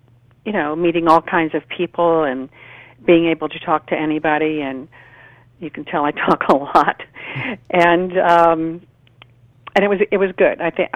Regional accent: North Carolina, United States; born there; also born or lived in various US places; We moved around a lot. I was born in North Carolina on a Marine base.

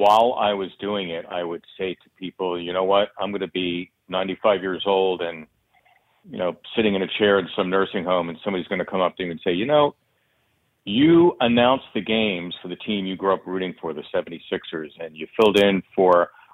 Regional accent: Philadelphia, Pennsylvania, United States; in a modest household in which I grew up in Northeast Philly.

